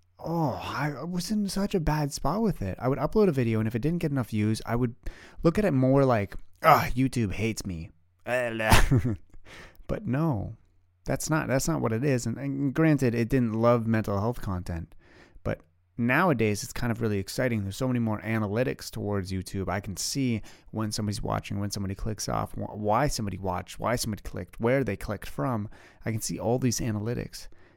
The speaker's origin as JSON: {"language": "English", "country": "Canada", "said": "I am 27 years old. I live in Ottawa, Canada. I am Canadian. It is very cold up here."}